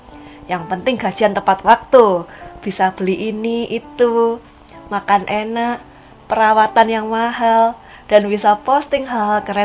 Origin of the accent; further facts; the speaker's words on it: Malang, East Java, Indonesia; now in Surabaya, Indonesia; saya juga bekerja, merantau dari Malang pergi ke Surabaya.